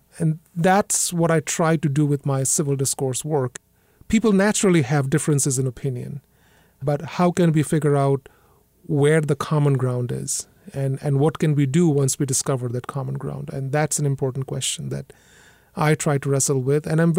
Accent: India; I was the only child of my parents. So from that perspective, my immediate family was small, but I grew up in India with a lot of extended family around me, lots of cousins and uncles and aunts.

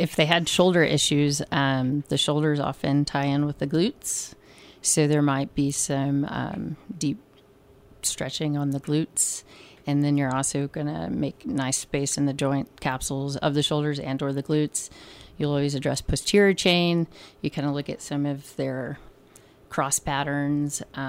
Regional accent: Fort Worth, Texas, United States; Okay, so I'm from Fort Worth, Texas. I played, six sports in high school

